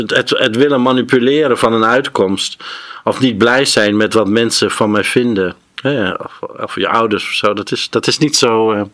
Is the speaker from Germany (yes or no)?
no; Emmeloord, Flevoland, Netherlands; moved away as an adult; Emmeloord.